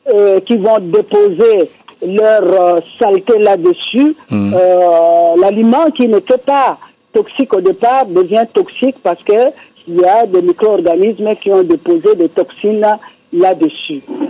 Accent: DR Congo; chez nous, en RDC

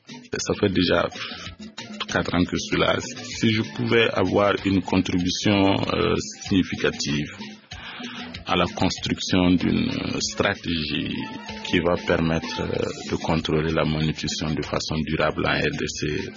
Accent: Burkina Faso; moved away as an adult; also born or lived in United States; now in DR Congo; Je suis originaire de Burkina Faso. J'ai commencé mes études au Burkina Faso.

